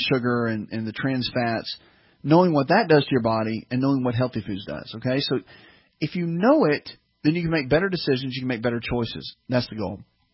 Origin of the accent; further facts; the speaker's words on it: the South, United States; You know, I'm from the South, and clean your plate.